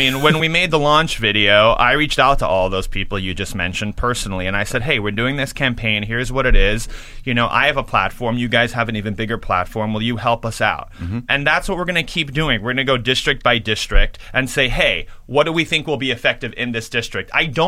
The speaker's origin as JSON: {"language": "English", "town": "New York City", "region": "New York", "country": "United States", "said": "I remember hating Giuliani, even after 9/11, and because I'm a New Yorker, hating Giuliani"}